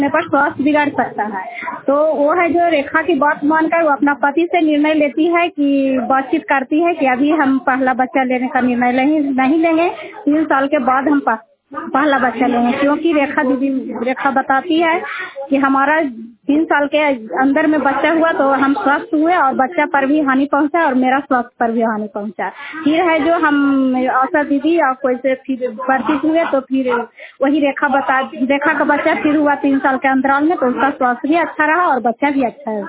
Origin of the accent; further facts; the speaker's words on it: Jaswantpur, Bihar, India; मैं जसवंतपुर गांव चंडी ब्लॉक की रहने वाली हूँ।